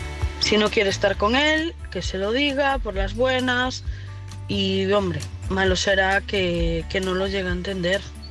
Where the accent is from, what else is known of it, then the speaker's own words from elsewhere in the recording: A Coruña, Galicia, Spain; somos vecinitas, que yo soy de aquí de Coruña, al hijo lo tenemos ahí al lado.